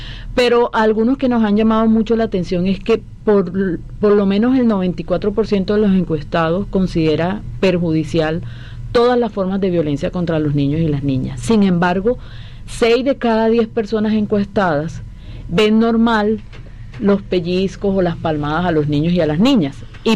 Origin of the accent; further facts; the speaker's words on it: Colombia; que podamos como colombianos y a nivel pues de Latinoamérica y del mundo poder respetar